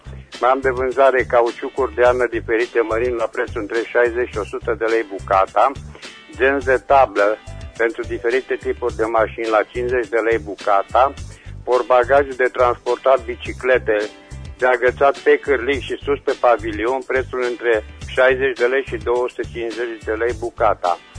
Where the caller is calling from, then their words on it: Reșița, Caraș-Severin, Romania; sunt din Resa și am și eu de vânzare următoarele.